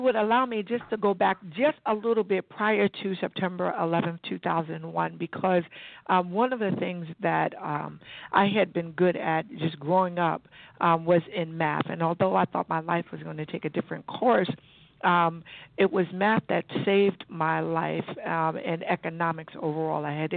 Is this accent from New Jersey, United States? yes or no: yes; Fort Dix, New Jersey, United States; born there; I grew up an Army girl, or the daughter of an Army brat, but so we travel early in our lives. But I was born on Fort Dix Base, believe it or not.